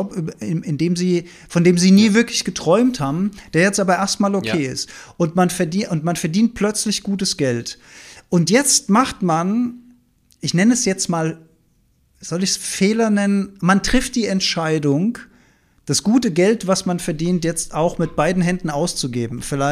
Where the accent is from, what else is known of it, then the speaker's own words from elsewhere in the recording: Stuttgart, Baden-Württemberg, Germany; Ich bin aus Stuttgart